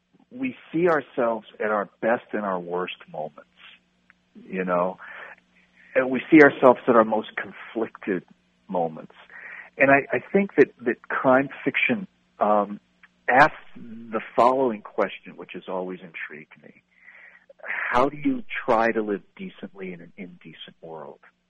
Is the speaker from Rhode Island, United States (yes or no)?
yes; Rhode Island, United States; Although in the summers I live in New England, where I grew up in Rhode Island, quite near the beach